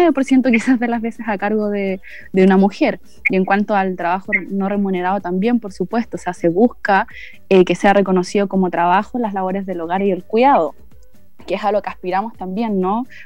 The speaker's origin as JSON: {"language": "Spanish", "region": "Valparaíso", "country": "Chile", "said": "nosotras somos de San Antonio, Cartagena, El Tabo, El Quisco y Algarrobo."}